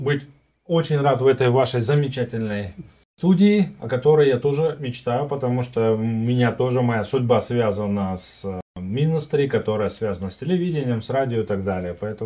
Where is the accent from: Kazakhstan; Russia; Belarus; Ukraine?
Kazakhstan; Almaty; born there; Ну, я родился в Казахстане, в городе Алмата.